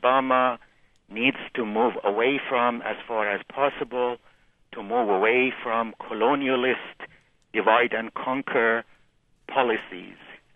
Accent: Iran; I'm from Iran myself, originally

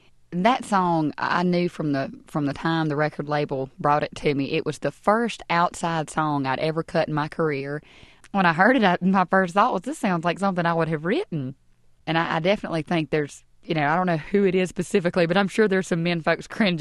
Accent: Coffeyville, Alabama, United States; Rory's Radio kind of links back to growing up in Coffeyville, Alabama, and being such a rootsy person from the time I was just a little bitty thing.

